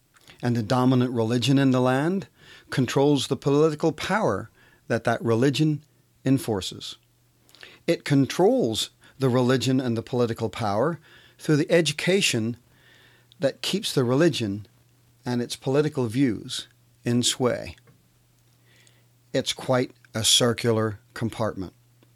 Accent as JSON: {"language": "English", "region": "Northern Ireland", "country": "United Kingdom", "tie": "born or raised there", "lives_now": "United States", "said": "I cared for those who had hardened themselves into the violent voice of the tribe while growing up in Northern Ireland."}